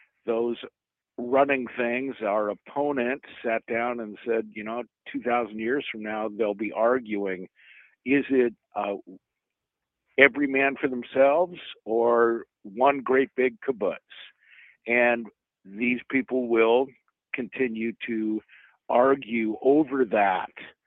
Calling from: Washington, United States; from Washington.

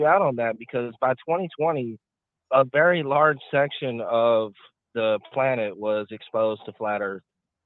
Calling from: Arkansas, United States; from Arkansas.

